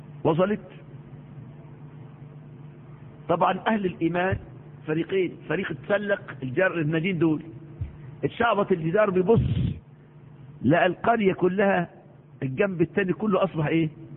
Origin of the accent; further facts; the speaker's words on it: Egypt; كل كتب الدراسة عندنا في مصر، ربنا تبع علينا هذا البلاء